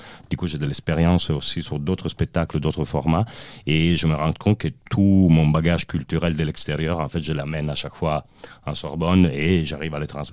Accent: Italy; French is a second language; Donc, je suis italien, je ne sais pas si vous avez remarqué ça. Je n'ai plus d'accent du tout, mais quand même, un peu, c'est resté.

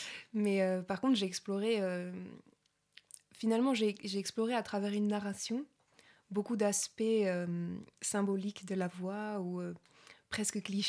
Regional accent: Montpellier, Occitanie, France; moved away as an adult; now in Toulouse, France; je suis arrivée à Toulouse, donc je suis partie de Montpellier à 18 ans, après mon bac

